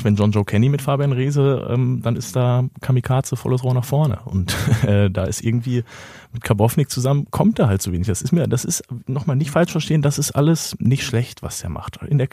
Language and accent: German; Berlin, Germany; der gibt mir überhaupt nichts als Berliner Jungen.